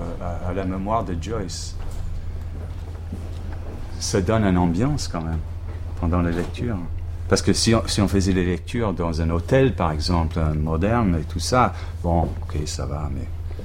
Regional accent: Cork, Munster, Ireland; French is a second language; now in Dublin, Ireland; Originellement, je viens de Cork, au sud, mais j'habite à Dublin depuis 30 ans.

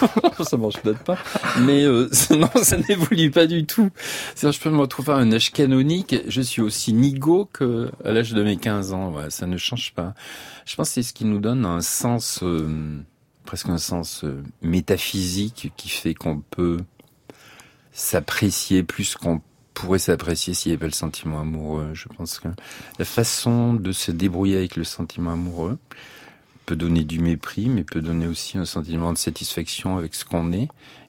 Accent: Auvergne-Rhône-Alpes, France; accent: Auvergnat; j'ai l'accent auvergnat aussi

